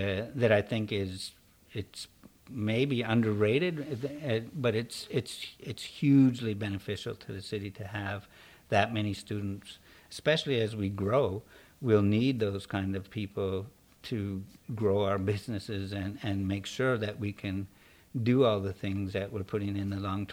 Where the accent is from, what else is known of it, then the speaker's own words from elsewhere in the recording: Kelowna, British Columbia, Canada; hey, I grew up in Kelowna. We're coming back to Kelowna